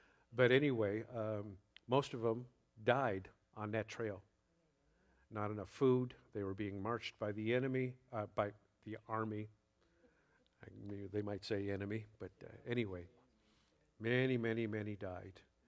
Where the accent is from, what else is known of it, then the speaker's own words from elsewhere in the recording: Illinois, United States; I'm from the Chicago area, so to speak. That's how people think, you know, where are you from? Yeah. Well, hour south of Chicago